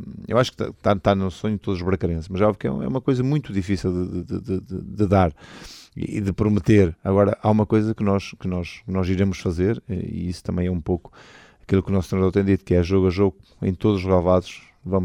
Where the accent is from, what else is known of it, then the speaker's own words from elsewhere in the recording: Portugal; moved away as an adult; foi a primeira vez que saí de Portugal para jogar.